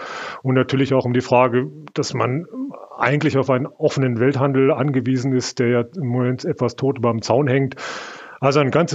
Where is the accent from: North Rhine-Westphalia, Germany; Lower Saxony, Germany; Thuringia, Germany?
Lower Saxony, Germany; Hanover; Und ich bin Hannoveraner